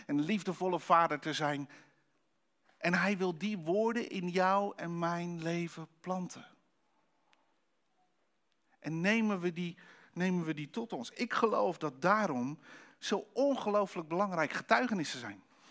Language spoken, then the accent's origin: Dutch; Netherlands; Maar wij als Nederlanders zijn, en misschien daarbuiten ook wel, maar we zijn zo goed om vooral klein te maken wat er gebeurt.